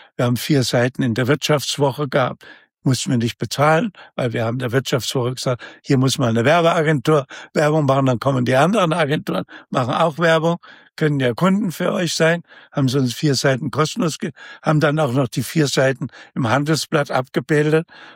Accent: Saxony, Germany; Und das für mich als Sachse, ja, der, sagen wir mal, diese Radebeul und so weiter

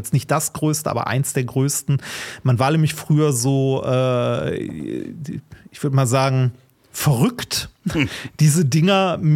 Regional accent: North Rhine-Westphalia, Germany; Ich bin halt im Ruhrgebiet groß geworden

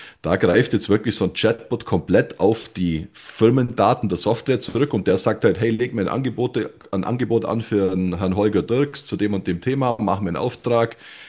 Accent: Bavaria, Germany; als Allgäuer

